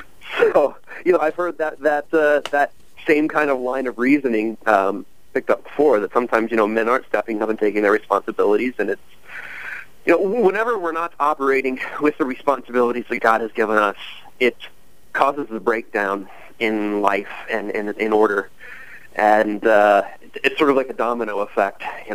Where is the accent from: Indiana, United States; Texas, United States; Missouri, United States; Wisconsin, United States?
Missouri, United States; Kansas City; I'm a Kansas City Chiefs fan. And I grew up in Kansas City.